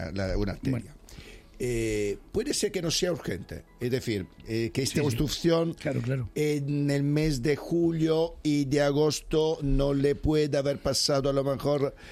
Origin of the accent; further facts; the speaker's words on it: Italy; Spanish is a second language; Yo que soy italiano y que conozco bien también la sanidad pública italiana